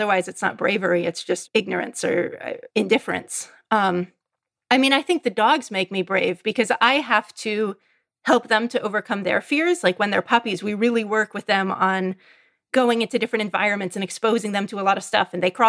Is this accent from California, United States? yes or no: yes; California, United States; moved away as an adult; also born or lived in Norway / Alaska; I was a kid from California. I moved to the Norwegian Arctic and went to a socialist dog sledding boarding school for a year, and from then became a dog sled guide in Alaska.